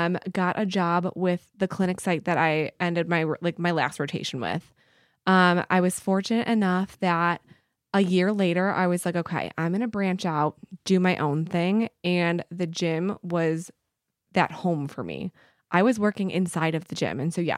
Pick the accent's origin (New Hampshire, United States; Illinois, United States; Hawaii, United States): Illinois, United States; Bloomingdale; moved away as an adult; I grew up in Bloomingdale, Illinois. I moved up here about 5 years ago.